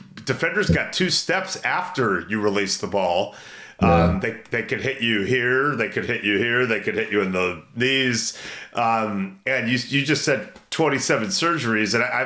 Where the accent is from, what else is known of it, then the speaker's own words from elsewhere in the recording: Brentwood, California, United States; I'm from Brentwood. We got double homicides.